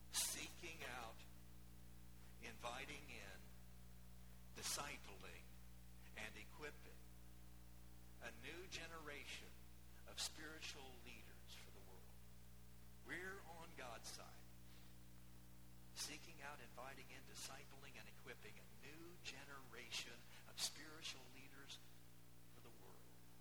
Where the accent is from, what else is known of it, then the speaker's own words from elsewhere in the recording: Fairfield, Illinois, United States; I was raised in the Ellen Moore United Methodist Church in Fairfield, Illinois, one of those stubborn mules, you know.